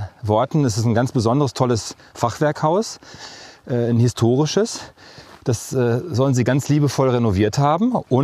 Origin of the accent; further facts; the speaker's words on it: Bochum, North Rhine-Westphalia, Germany; ich gehöre ja auch dazu, ich komme ja aus Bochum